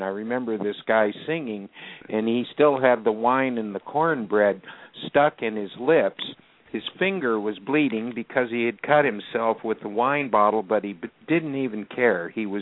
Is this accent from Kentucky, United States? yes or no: yes; Louisville, Kentucky, United States; born there; I was born in Louisville, Kentucky, and my father was an Indianapolis race car driver